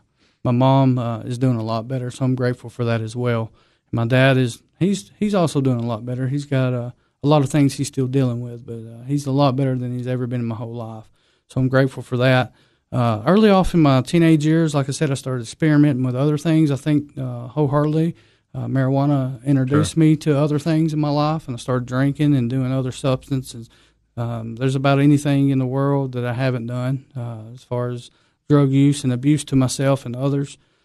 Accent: Smithfield, Tennessee, United States; I was born and raised in DeKalb County, Smithfield, Tennessee.

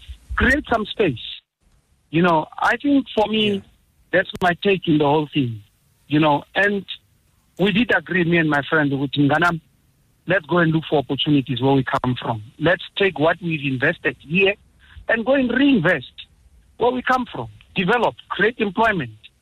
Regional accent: Kimberley, Northern Cape, South Africa; now in Johannesburg, South Africa; I'm originally from Kimberley.

